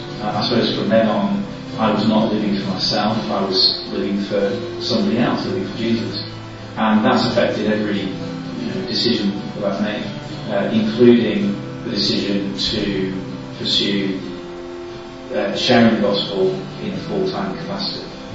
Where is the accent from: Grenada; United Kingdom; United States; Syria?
United Kingdom; Kendal, North West England; I grew up in Kendal, and I went to a fairly ordinary secondary school, really, at that time, Kirby Kendal School.